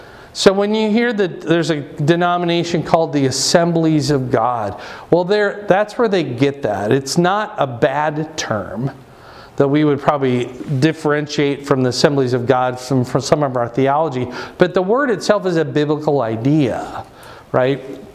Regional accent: Fort Dodge, Iowa, United States; My dad we used to go out and play when I grew up in Fort Dodge. My two brothers and I, we'd be out wherever it was, and dad had to whistle.

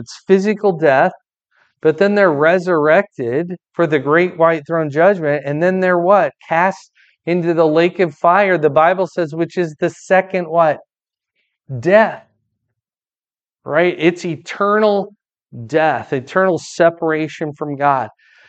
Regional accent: Fort Dodge, Iowa, United States; We grew up together in Fort Dodge.

